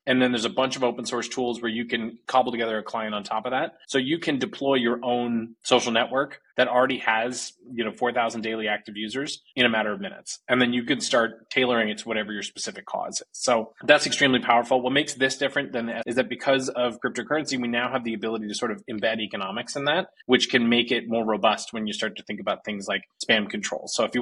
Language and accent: English; Arizona, United States; I grew up in Arizona.